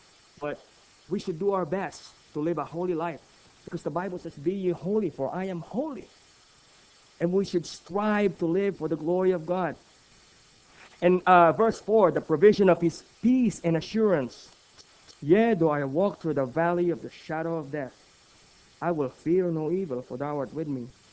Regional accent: Philippines; I'm a Filipino, but I've been there many, many times.

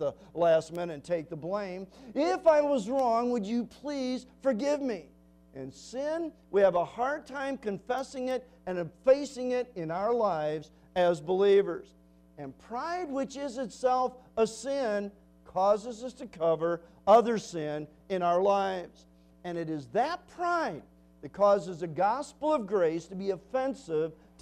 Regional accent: Sterling, Illinois, United States; Remember as a child growing up in Sterling, Illinois, our church there used to support the Gordon Smiths

